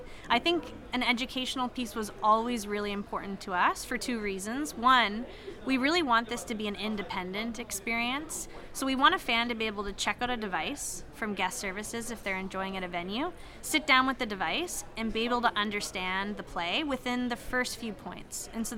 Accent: Canada; So my background, I grew up in Canada, and I worked in high-performance sport there.

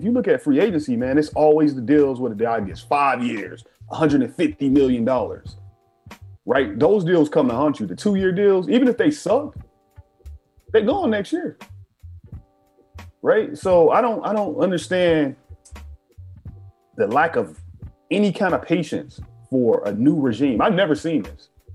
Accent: Chicago, Illinois, United States; being in Cali, like, growing up in Chicago, and then I live down south, where it's down south, but we know it's segregated, right?

